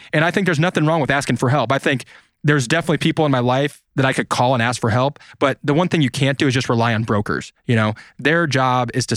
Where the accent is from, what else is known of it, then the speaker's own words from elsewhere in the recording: Midwest, United States; I'm very frugal. I'm from the Midwest.